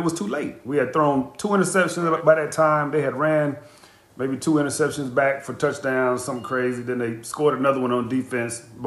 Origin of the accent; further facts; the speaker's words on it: Green Bay, Wisconsin, United States; It's interesting because we talked about growing up in my hometown and, you know, having the stadium kind of being right in the center of the community. That's the way Green Bay was.